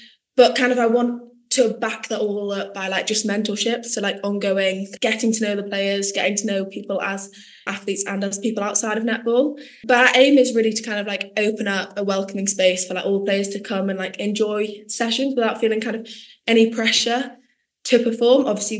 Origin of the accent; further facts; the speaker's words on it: North East England, United Kingdom; As I said, like I grew up in the Northeast, and I think I just got that really strong connection to the Northeast.